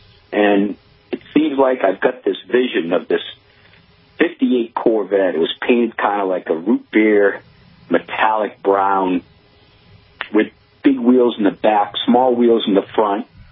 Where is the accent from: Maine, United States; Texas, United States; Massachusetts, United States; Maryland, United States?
Massachusetts, United States; Everett; First of all, I grew up in Everett, Mass., and the place I was working was on the Revere Beach Parkway right there in Everett.